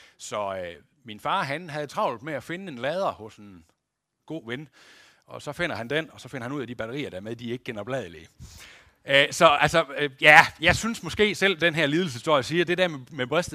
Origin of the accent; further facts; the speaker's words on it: West Jutland, Denmark; Og jeg er jo sådan en vestjyde